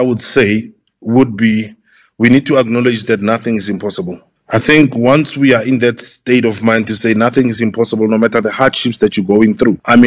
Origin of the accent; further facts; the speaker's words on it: Pretoria, Gauteng, South Africa; Okay, basically, I grew up in Pretoria, in Gauteng.